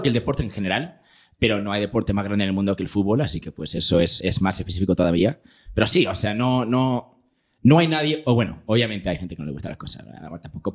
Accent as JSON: {"language": "Spanish", "country": "Spain", "also_born_or_lived": "United States / Venezuela / Israel / United Kingdom", "said": "yo soy mitad español, mitad estadounidense, pero he vivido la gran mayoría de mi vida en otros países. O sea, yo me he mudado siempre, he vivido en Venezuela, en Israel, en Londres, por todos lados."}